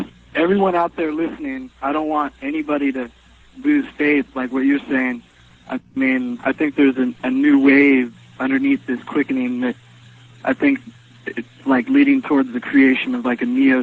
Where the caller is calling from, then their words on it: Sacramento, California, United States; I'm calling from Sacramento.